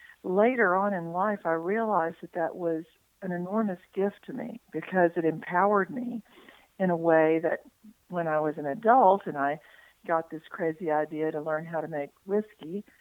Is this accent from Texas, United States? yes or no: yes; Texas, United States; Chuck, I grew up in Texas and fortunately had the good luck to move on to a family farm when I was in middle school or just entering high school.